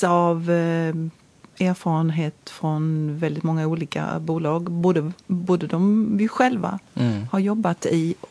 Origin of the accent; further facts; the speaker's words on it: Malmö, Skåne, Sweden; Jag har ju lite mina rötter där, även om jag kommer från Malmö.